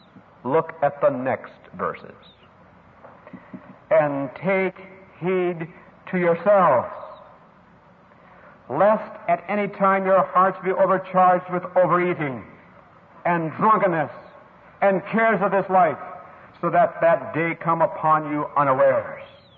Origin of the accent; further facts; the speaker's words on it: Minnesota, United States; As you know by now, I grew up in Minnesota. In Minnesota, at least where I live, winter was 9 months long